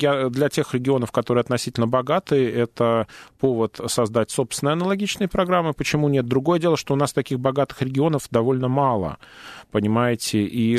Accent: Moscow, Russia; как москвич в третьем поколении

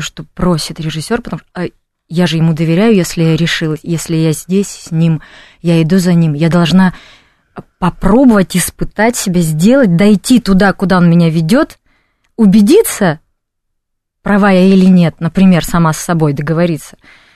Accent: Tyumen, Tyumen Oblast, Russia; я из Тюмени сама

